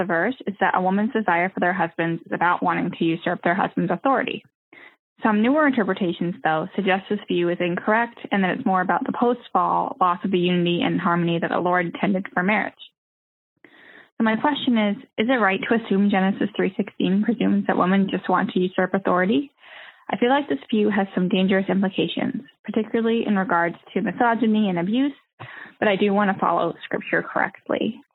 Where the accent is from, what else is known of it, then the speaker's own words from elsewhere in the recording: Massachusetts, United States; I'm from Massachusetts.